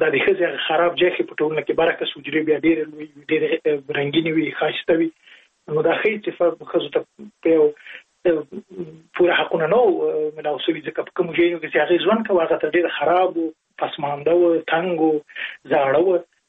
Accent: Jalalabad, Nangarhar, Afghanistan; زه په جلال آباد کې لوی سوی

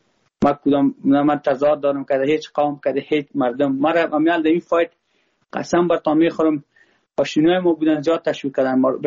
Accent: Afghanistan; ما خود ما افغان هستم. با ما هزاره ازبک پشتون کلش یک چشم هستن.

